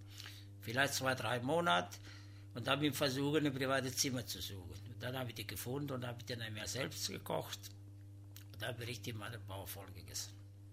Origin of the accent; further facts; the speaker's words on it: Italy; now in Germany; ich habe meine Enkelkinder hier und ich will nicht zurückgehen nach Italien, weil ich habe meine Rente hier